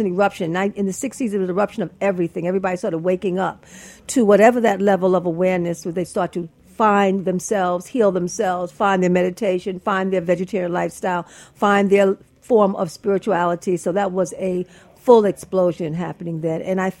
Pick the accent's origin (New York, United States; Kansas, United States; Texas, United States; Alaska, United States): New York, United States; Brooklyn; I was born and raised in Brooklyn. This is my hometown. This is my foundation.